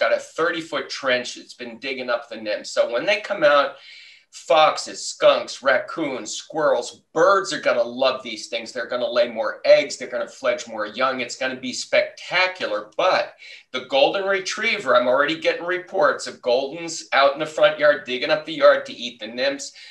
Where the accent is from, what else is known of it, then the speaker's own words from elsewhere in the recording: New Jersey, United States; accent: Jersey; well, you know, I'm from Jersey, so I know a little bit of the Jersey talk still.